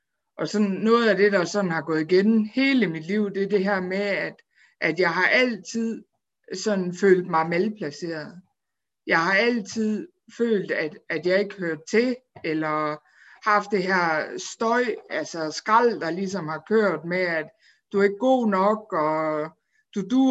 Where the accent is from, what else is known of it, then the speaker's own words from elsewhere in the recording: Viborg, Central Denmark Region, Denmark; Altså, jeg er 34 år gammel, og jeg er faktisk født og opvokset i Viborg.